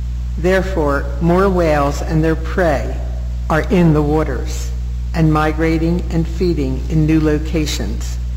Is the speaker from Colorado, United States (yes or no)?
no; Philadelphia, Pennsylvania, United States; And even though I was born and raised in Philly, I always felt Strathmere was my real home.